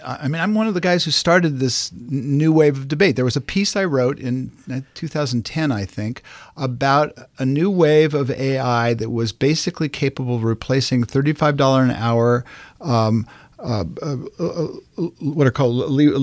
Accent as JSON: {"language": "English", "region": "California", "country": "United States", "tie": "born or raised there", "said": "Because, you know, I grew up in Silicon Valley. I worshipped at the Church of Moore's Law forever."}